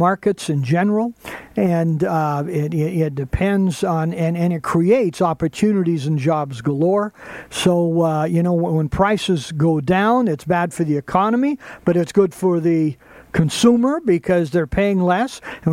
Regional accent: Birmingham, Alabama, United States; born there; I was born in Birmingham. It just reminds me of all my relatives and how they sound here.

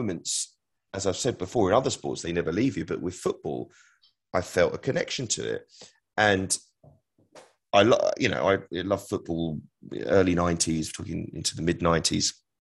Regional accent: London, United Kingdom; I am a Londoner, absolutely. I was born in London.

